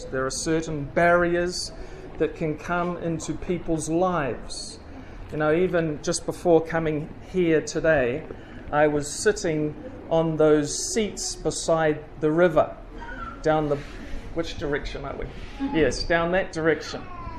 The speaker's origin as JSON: {"language": "English", "country": "New Zealand", "said": "Doesn't matter which nation you're from. I'm from New Zealand."}